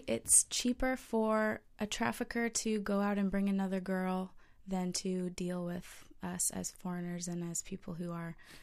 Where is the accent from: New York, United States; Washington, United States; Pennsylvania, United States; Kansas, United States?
Washington, United States; Seattle; also born or lived in Los Angeles; now in Australia; I grew up in Seattle and spent a number of years in Los Angeles there.